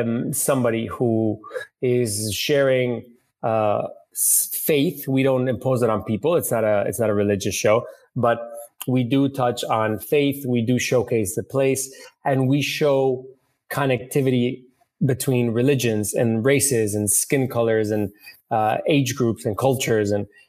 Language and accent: English; Mexico City, Mexico; also born or lived in Miami, United States; Yeah, I was born in Miami. I grew up in Mexico City. My family is mostly from Spain.